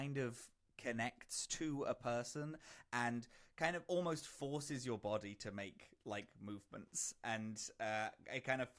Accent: London, United Kingdom; now in Toronto, Canada; I'm from London, in the UK originally, and I currently live in Toronto in Canada.

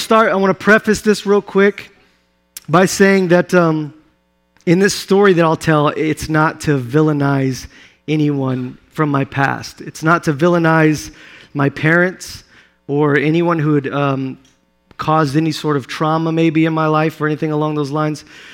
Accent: Sherman, Texas, United States; born there; Speaking of birth, I was born in Sherman, Texas. Hold your applause. We moved around a lot and somehow always managed to find the ghettos of wherever we moved to.

